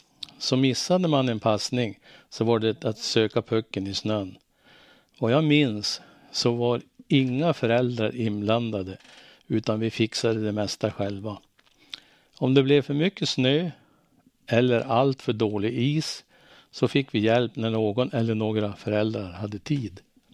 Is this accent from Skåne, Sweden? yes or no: no; Domsjö, Västernorrland County, Sweden; Jag är uppvuxen i Domsjö med en mamma som var hemmafru och en pappa som jobbade på Modo samt en 4 år yngre syster.